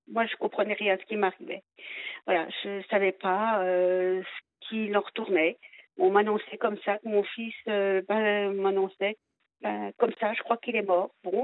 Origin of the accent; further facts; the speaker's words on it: Bourgogne-Franche-Comté, France; Alors, j'ai 62 ans et ben, je vous appelle pour maman, je suis dans les Yvelines parce que je garde mes petites filles, mais autrement je suis du Doubs.